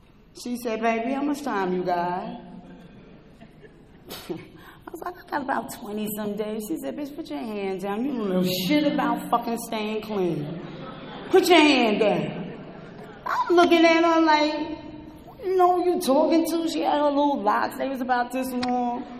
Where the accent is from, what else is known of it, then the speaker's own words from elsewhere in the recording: Brooklyn, New York, United States; So I was making meetings all in Manhattan. And I'm from Brooklyn.